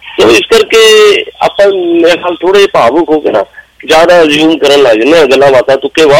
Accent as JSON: {"language": "Punjabi", "region": "Punjab", "country": "India", "said": "ਅਸੀਂ ਪੰਜਾਬੀ ਹਾਂ, ਪੰਜਾਬੀ ਚੱਲਦੀ ਰਹੇਗੀ, ਹਮੇਸ਼ਾ ਜ਼ਿੰਦੀ ਰਹੇਗੀ।"}